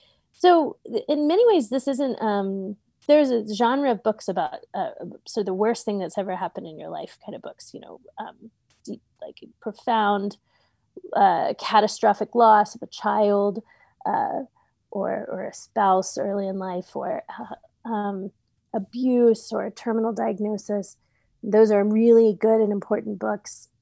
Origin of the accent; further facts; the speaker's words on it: Texas, United States; now in Pittsburgh, United States; We moved across the country from Austin to Pittsburgh, Pennsylvania, which is a lovely town. I should say that because it is a lovely town. But we were far from home. I'm a seventh generation Texan. So we have deep roots here.